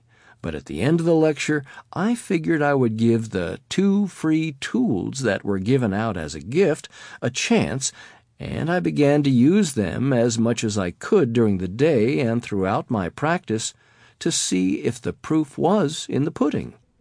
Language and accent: English; Boston, Massachusetts, United States; Being raised in South Boston, Massachusetts, a tough-as-nails Irish working-class neighborhood where the sounds of gunfire and police sirens were like inner-city bird calls